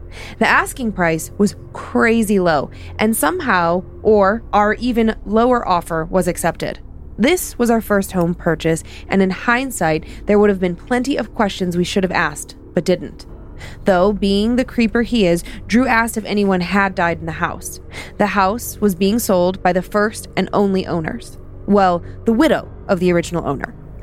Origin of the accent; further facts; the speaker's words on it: Wisconsin, United States; now in Georgia, United States; We never thought we'd be living in Georgia. … I'm from Wisconsin originally and spent some grad school years in Eastern Washington.